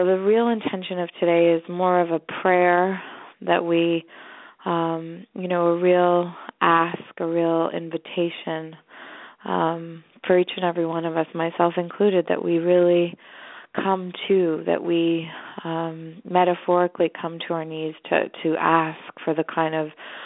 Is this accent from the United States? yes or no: no; Canada; although I'm Canadian